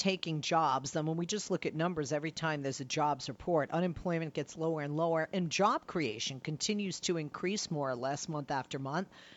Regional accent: Boston, Massachusetts, United States; I grew up in Boston, where they have in Cambridge, just over the bridge on Mass Ave, an educational facility you might have heard of.

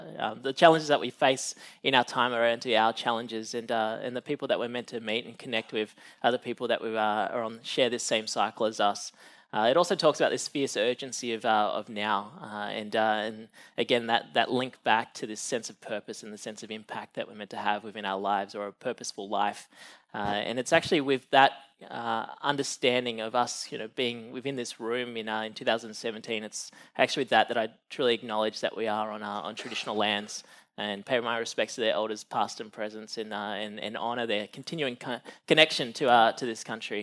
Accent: Tamworth, New South Wales, Australia; So I grew up in Tamworth, which is Gomeroi country.

